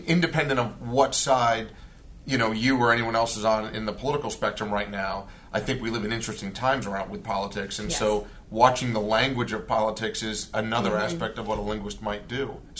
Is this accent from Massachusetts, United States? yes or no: yes; Boston, Massachusetts, United States; Yeah, I grew up in Boston. It took me years to get rid of, to reinstall my R's back in the conversation.